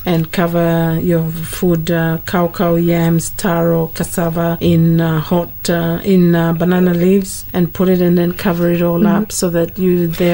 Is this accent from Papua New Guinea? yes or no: yes; Mekeo, Central Province, Papua New Guinea; Me, I come from Papua New Guinea, from Makeo to be precise, but I grew up mainly in boarding schools, so I was mainly run by Catholic nuns, and the Catholic nuns were from France.